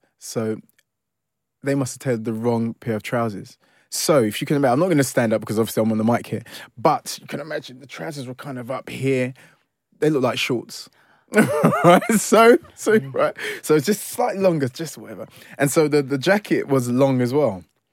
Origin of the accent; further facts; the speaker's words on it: London, United Kingdom; especially growing up in East London and having these aspirations of being a singer